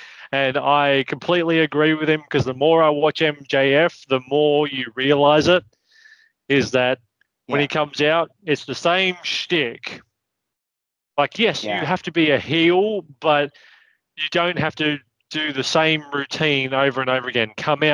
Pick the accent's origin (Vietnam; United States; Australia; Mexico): Australia; speaking as an Australian